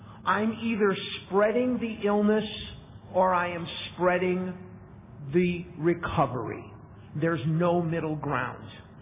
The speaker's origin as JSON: {"language": "English", "town": "Chicago", "region": "Illinois", "country": "United States", "tie": "born or raised there", "also_born_or_lived": "Eugene, Oregon", "lives_now": "Scottsdale, United States", "said": "We were living in Eugene, Oregon at the time. I'm born and raised in Chicago. Those of you who know me know that. And I now live in Scottsdale, Arizona. But we lived for 9 years in Oregon."}